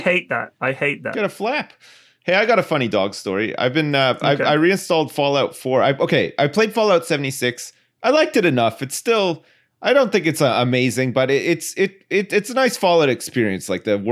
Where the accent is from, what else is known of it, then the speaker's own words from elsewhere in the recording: Ottawa, Ontario, Canada; where I grew up in Ottawa, in the suburbs